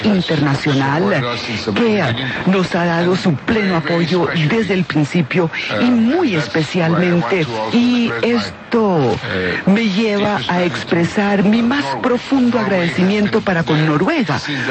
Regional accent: Colombia; a mí como colombiano y presidente de los colombianos

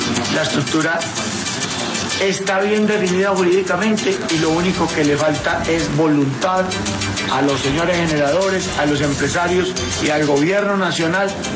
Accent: Colombia; somos los camioneros colombianos

